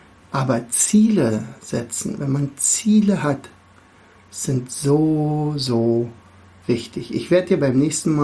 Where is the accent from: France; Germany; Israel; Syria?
Germany; Berlin; now in Rauen, Germany; an meinem Dialekt wirst du schon ein bisschen hören. Also ich bin aus dem Raum Berlin. Wohne in Rauen, das ist ein sehr kleiner Ort in der Nähe von Fürstenwalde.